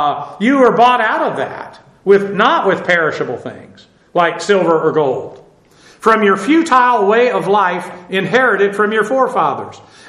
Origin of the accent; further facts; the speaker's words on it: Boston, Massachusetts, United States; born there; Well, I was born around Boston. So I know we lived in Massachusetts. I don't remember it. But I know we lived in Massachusetts. We had to for a while because I was born there.